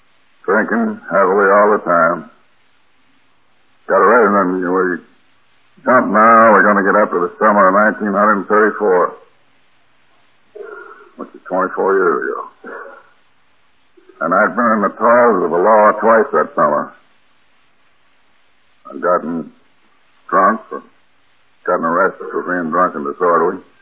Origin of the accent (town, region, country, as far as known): Albany, New York, United States; born or raised there